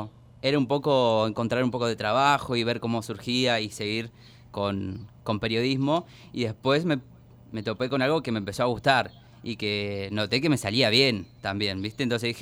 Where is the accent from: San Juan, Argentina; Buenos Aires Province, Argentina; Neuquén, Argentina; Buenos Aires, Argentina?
Neuquén, Argentina; Zapala; Bueno, yo soy cocinero, soy de acá de Zapala, nací acá en Zapala, estudié en Neuquén.